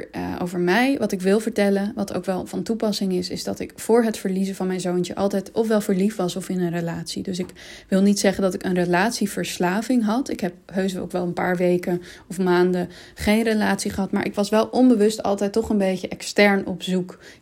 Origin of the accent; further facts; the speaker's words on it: Amsterdam, North Holland, Netherlands; en ik kom uit Amsterdam.